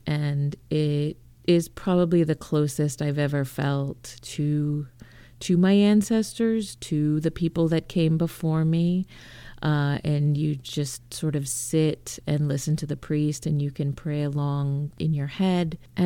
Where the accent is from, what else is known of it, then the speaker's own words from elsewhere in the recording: California, United States; And that was the same growing up in California.